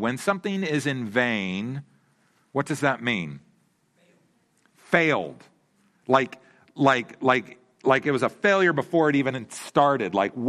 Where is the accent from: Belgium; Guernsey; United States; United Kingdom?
United States; Oregon; But I grew up in Oregon. We hug trees. We don't kill them.